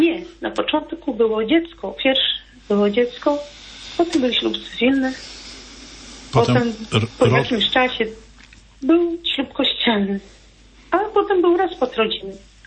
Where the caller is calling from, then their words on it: Podlaskie Voivodeship, Poland; z Podlasia.